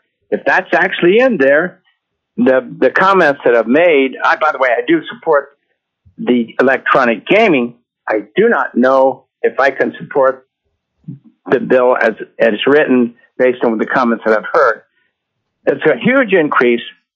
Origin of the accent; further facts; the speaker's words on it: Anchorage, Alaska, United States; I'm from Anchorage. I've been a resident for the last 40 years.